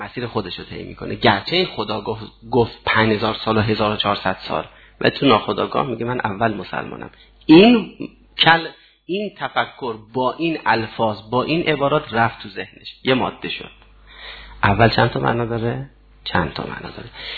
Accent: Iran; من اول که به دنیا آمدم ایرانی بودم، به سن بلوغ که رسیدم مسلمان شدم.

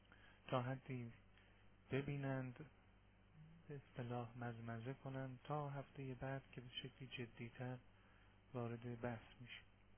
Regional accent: Iran; دوم اینکه ما ایرانی هستیم

